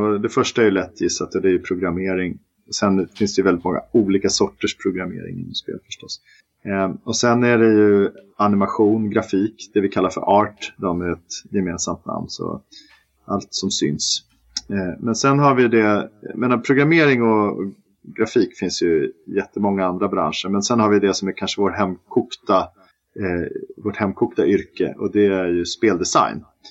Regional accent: Stockholm, Stockholm County, Sweden; also born or lived in Malmö; Jag är ju stockholmare som alla hör, men jag bodde ju 3 år i Malmö.

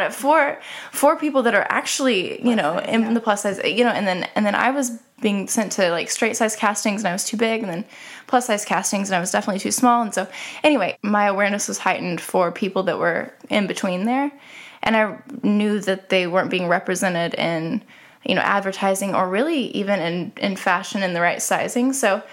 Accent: Snyder, Oklahoma, United States; I grew up in Snyder, Oklahoma. I'm a model and an entrepreneur.

